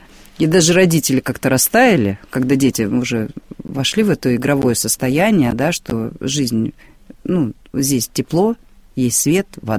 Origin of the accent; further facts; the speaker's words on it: Saint Petersburg, Russia; Я из Санкт-Петербурга.